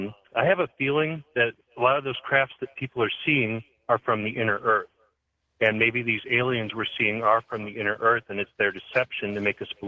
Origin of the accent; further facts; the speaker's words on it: St. Louis, Missouri, United States; I'm from St. Louis.